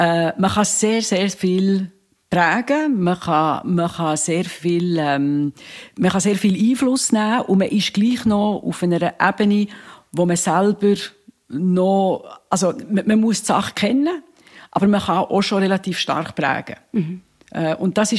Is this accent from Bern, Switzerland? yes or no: yes; Bern, Switzerland; Eine Bernerin